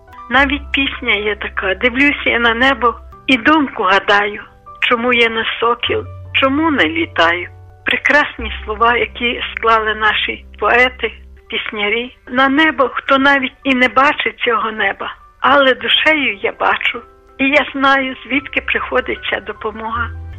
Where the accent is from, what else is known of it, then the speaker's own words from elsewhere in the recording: Lviv, Lviv Oblast, Ukraine; Я зі Львова